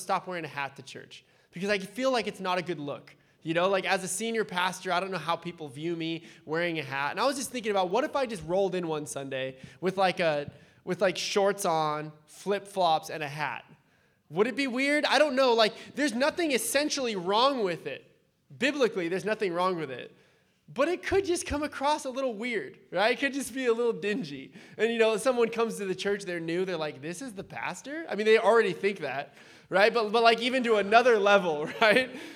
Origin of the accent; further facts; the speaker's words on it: San Diego, California, United States; But I grew up in San Diego, so there's like a little bit of just hippie mentality down there, just to be honest.